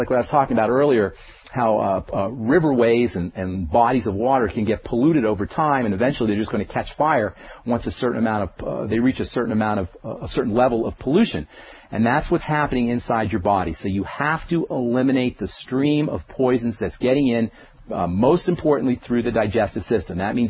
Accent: Trenton, New Jersey, United States; From Trenton, New Jersey. No, you never did. I don't say that too often. Trenton was a heck of a place to grow up, let me tell you, back in the 60s.

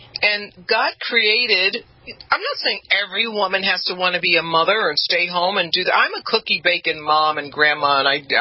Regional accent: Los Angeles, California, United States; I came from the inner city. I came from Watts in Los Angeles.

